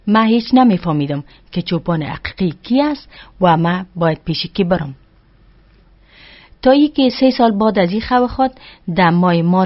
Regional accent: Afghanistan; ما از افغانستان هستم و در یک خانواده روشنفکر به دنیا آمدیم و کلان شدیم.

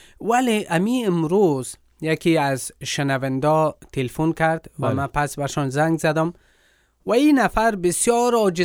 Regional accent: Afghanistan; چرا که خودم افغان هستم، مردم افغان هستن،

